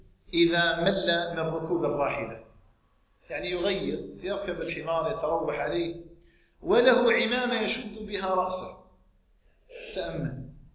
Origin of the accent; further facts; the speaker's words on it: Algeria; أن تجعل بلدنا الجزائر آمنا مطمئنا